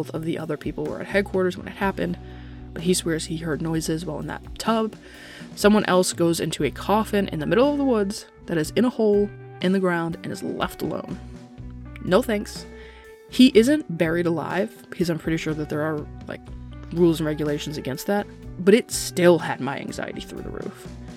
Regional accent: United States; But to be honest, as an American, no matter what I say, I expect a group of French people to laugh at me, whether my accent is perfect or not.

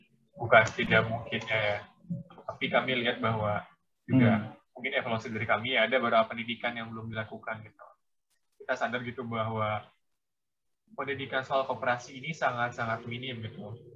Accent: Sukabumi, West Java, Indonesia; born there; kebetulan kami lahir berdua di Sukabumi

